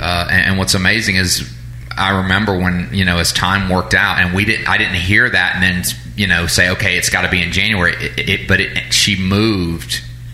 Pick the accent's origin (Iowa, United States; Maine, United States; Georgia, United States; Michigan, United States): Georgia, United States; Atlanta; also born or lived in Savannah; You know, I remember when the Lord told us to move from Savannah back to my hometown in Atlanta when we were at Care and Orr, Messianic Congregation in Savannah.